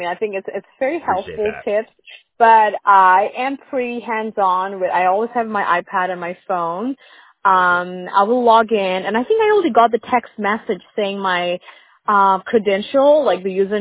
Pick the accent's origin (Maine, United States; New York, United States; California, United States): California, United States; Los Angeles; I really wanted to expand this business to my hometown, like California, like LA.